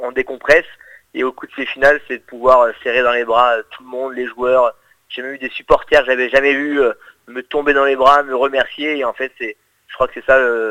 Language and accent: French; Bergerac, Nouvelle-Aquitaine, France; je viens de Bergerac, que j'ai grandi dans le club de Bergerac et que je porte haut et fort les couleurs du Périgord